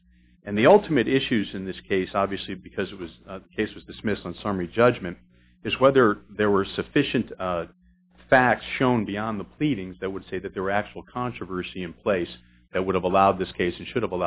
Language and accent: English; Virginia, United States; I'm from Loudoun County, Virginia